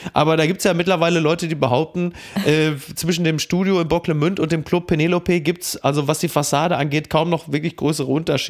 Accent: North Rhine-Westphalia, Germany; born or raised there

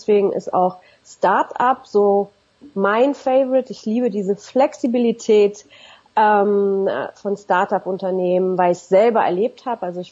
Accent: Berlin, Germany; born or raised there

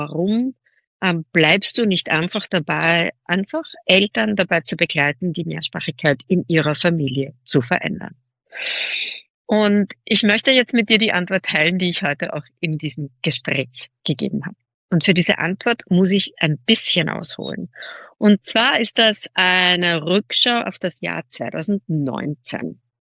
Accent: Austria; würde man bei uns in Österreich sagen.

